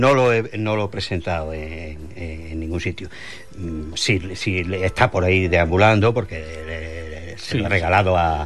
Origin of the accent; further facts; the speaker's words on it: Almonaster la Real, Andalusia, Spain; born there; Pero yo nací en La Canaleja, que es una pequeña aldea de Almonaster, de las 14 que componen el territorio de Almonaster La Real.